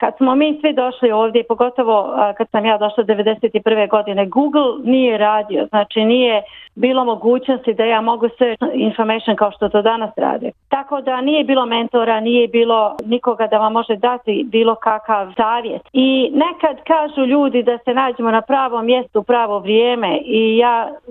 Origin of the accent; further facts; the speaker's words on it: Banja Luka, Republika Srpska, Bosnia & Herzegovina; moved away as an adult; now in Australia; Bila sam te sreće da kod nas u Banja Luci, kad sam išla kroz i osnovnu i primary school i poslije, engleski je bio uvijek meni dobar